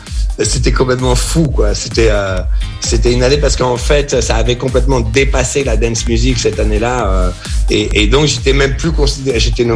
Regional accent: France; moved away; ça fait beaucoup d'années maintenant que j'ai quitté la France, et j'adore la France. Ça me manque souvent, je reviens souvent à Paris

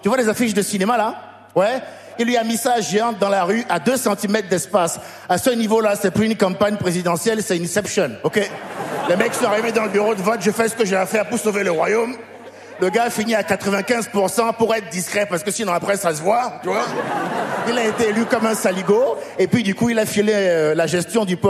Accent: Benin; born or raised there

